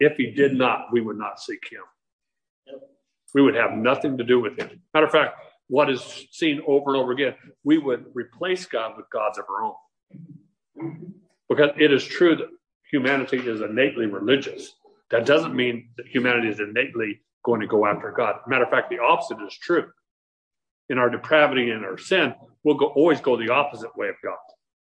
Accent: Chandler, Arizona, United States; I grew up in Chandler. When I grew up in Chandler, there were fields everywhere.

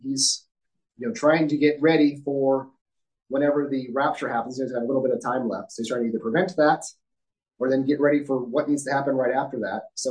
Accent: Evansville, Indiana, United States; There is actually, in my hometown of Evansville, Indiana, we have along the Ohio River, what's called a historical Indian site.

